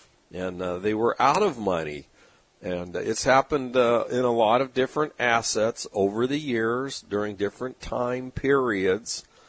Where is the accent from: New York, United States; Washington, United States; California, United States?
California, United States; San Diego; Growing up in the San Diego area, there would be a lot of people in San Diego that would cross the border